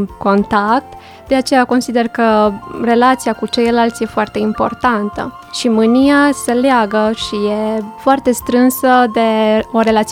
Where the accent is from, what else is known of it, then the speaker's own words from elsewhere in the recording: Transylvania, Romania; Doresc să vă spun că sunt din Ardeal și știți cum sunt ardelenii, mai lenți